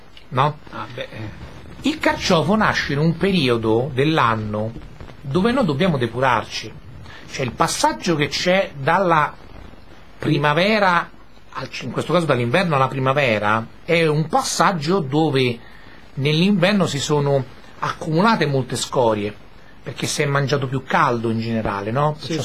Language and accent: Italian; Maccarese, Lazio, Italy; Cioè io sono di Maccarese